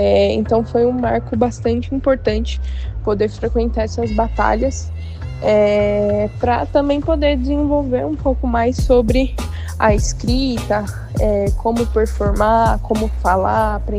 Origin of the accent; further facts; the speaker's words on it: São Paulo, Brazil; sou de São Miguel, extremo leste de São Paulo.